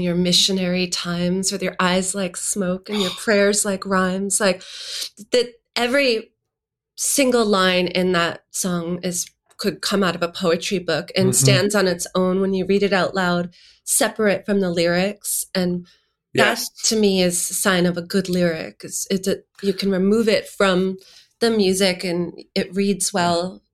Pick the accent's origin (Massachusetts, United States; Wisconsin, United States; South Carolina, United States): Massachusetts, United States; Boston; I, growing up in Boston, had no exposure to country music.